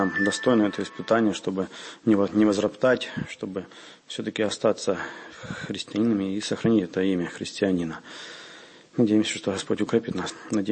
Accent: Volyn Oblast, Ukraine; moved away as an adult; now in Donbas; Родился вообще на Западной Украине, в Волынской области. Там вырос, поступил в семинарию в Киевскую. Там же женился, ну, сюда приехал, на Донбасс.

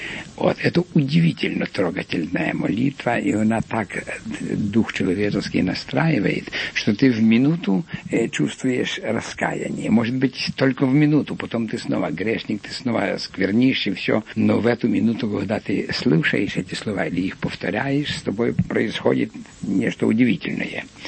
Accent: Volyn Oblast, Ukraine; born there; Родился я на Волыни, в Западной Украине.

